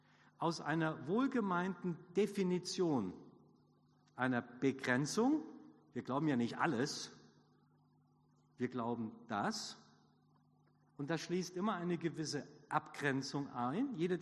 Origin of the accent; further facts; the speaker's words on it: Hanover, Lower Saxony, Germany; Als Hannoveraner würde ich dann Herrn Leibniz daneben stellen.